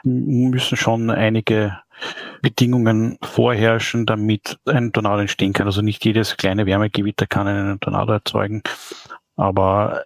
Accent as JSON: {"language": "German", "country": "Austria", "said": "bei uns in Österreich"}